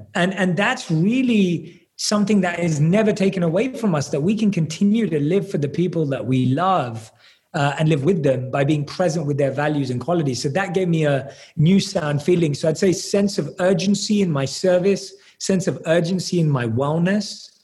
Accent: London, United Kingdom; I was born and raised in London and I didn't have any affinity towards monks or any of that growing up in London.

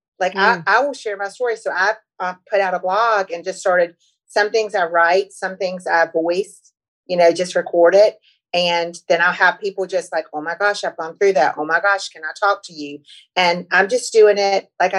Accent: North Carolina, United States; I'm from North Carolina, and I hopped a train from North Carolina to New York because I've stepped out of my comfort zone.

